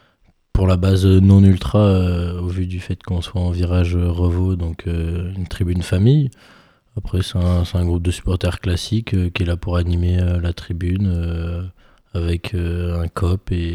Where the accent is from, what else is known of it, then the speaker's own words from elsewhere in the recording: Toulouse, Occitanie, France; Je viens de Toulouse, donc j'ai toujours été pour Toulouse